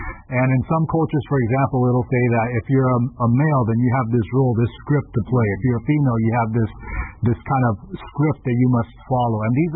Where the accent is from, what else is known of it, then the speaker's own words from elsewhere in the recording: United States; born there; now Jonathan is living the American dream more than I am. And I was born in America.